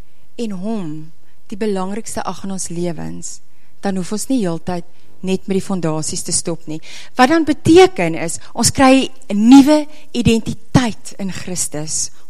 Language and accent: Afrikaans; Western Cape, South Africa; Ek het in die Koue Bokkeveld groot geword